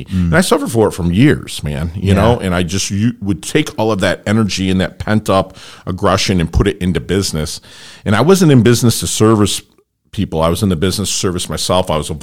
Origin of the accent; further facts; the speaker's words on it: Detroit, Michigan, United States; now in Florida, United States; You know, because I grew up in Detroit.